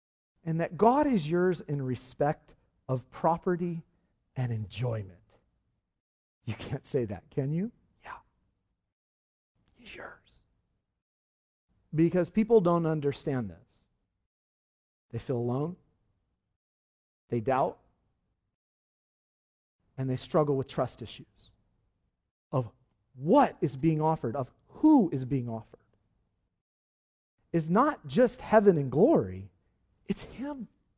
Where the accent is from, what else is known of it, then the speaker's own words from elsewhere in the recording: Lemoore, California, United States; something that happened this week in my hometown of Lemoore.